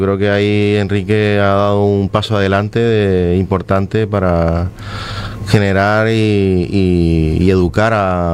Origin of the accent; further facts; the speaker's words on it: Puerto de la Cruz, Canary Islands, Spain; intentar llevar un poco esa idea a mi pueblo ahí en Tenerife, el Puerto de la Cruz